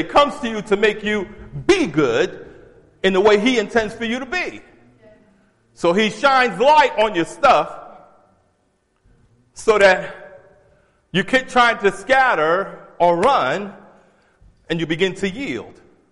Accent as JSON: {"language": "English", "town": "New York City", "region": "New York", "country": "United States", "tie": "born or raised there", "said": "See, I grew up, I don't know about you, but I grew up in New York City and I grew up with roaches."}